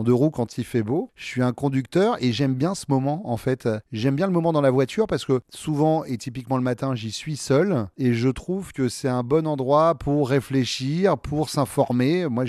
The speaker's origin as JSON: {"language": "French", "region": "Nouvelle-Aquitaine", "country": "France", "said": "moi je suis de ceux qui ont connu le Fort Boyard sans émission de télé dedans, puisque je suis de Charente-Maritime."}